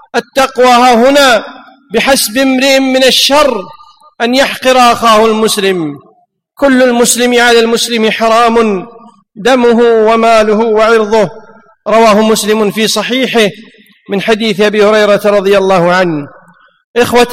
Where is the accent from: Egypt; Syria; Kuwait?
Kuwait; born there; بلدنا الكويت أمانة في أعناقنا. نعم، إن الكويت أمانة في أعناقنا، كيف لا، ونحن ولدنا عليها ونأكل من خيراتها ونعيش فوق أرضها